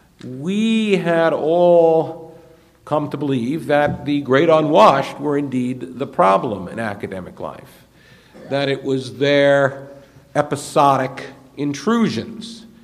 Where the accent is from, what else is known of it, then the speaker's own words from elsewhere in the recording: Brooklyn, New York, United States; Long ago, I was a bookish lad growing up in Brooklyn